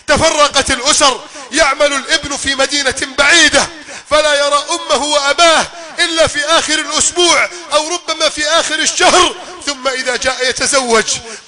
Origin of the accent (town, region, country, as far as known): Egypt